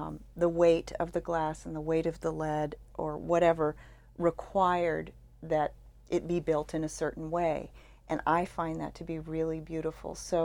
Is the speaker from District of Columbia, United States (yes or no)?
yes; Washington, District of Columbia, United States; But I was really lucky. I grew up around Washington, D.C.